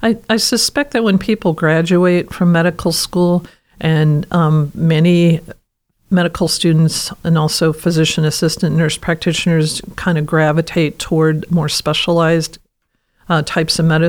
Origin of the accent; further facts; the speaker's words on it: California, United States; I grew up in the Bay Area.